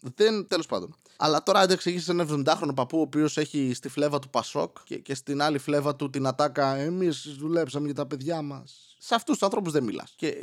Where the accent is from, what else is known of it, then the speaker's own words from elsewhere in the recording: Serres, Central Macedonia, Greece; Είμαι από τις Σέρες, έτσι.